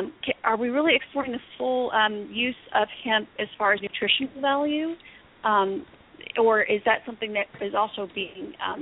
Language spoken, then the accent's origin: English; Texas, United States; I'm from Texas, like I said, and I've spoken to someone yesterday about this.